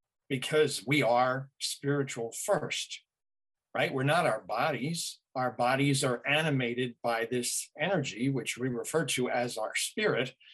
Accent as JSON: {"language": "English", "region": "New York", "country": "United States", "lives_now": "Massachusetts, United States", "said": "And yes, it's interesting that I'm from New York, and now I'm in Massachusetts"}